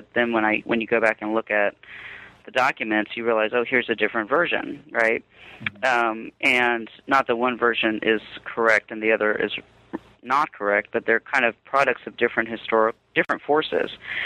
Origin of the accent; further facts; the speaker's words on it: Durham, North Carolina, United States; also born or lived in Robeson County; Well, I am a member of the Lumbee tribe in North Carolina. I was born in Robeson County, but raised in Durham.